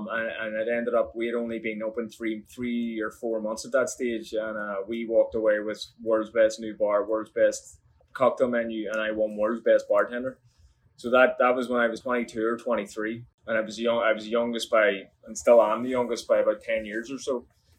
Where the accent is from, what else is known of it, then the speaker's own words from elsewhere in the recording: Belfast, Northern Ireland, United Kingdom; moved away as an adult; now in New York, United States; I'm obviously from Belfast, from Ardoyne in North Belfast, and I came to New York in 2010